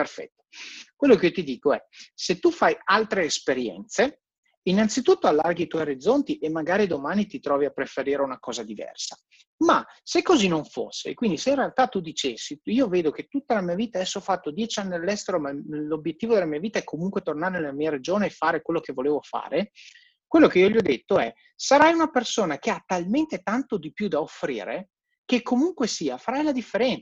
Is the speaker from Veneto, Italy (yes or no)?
yes; Verona, Veneto, Italy; quando vado a Verona dicono che ho l'accento non veronese, quando sono fuori Verona mi dicono che sembro veneto ma non capiscono dove